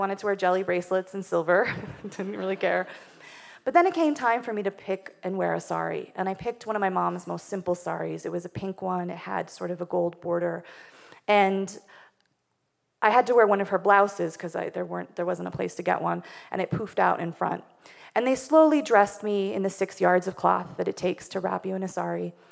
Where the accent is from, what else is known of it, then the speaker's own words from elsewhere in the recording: Wyoming, United States; The other thing about growing up in Wyoming is that you, as a kid, get to visit a lot of forts and historical sites